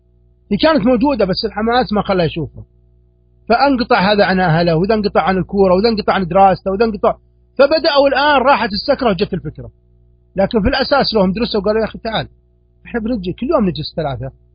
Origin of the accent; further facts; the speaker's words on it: Saudi Arabia; 70% من سبب التقبيل لعدم التفرغ عندنا في السعودية عدم دراسة الآثار الجانبية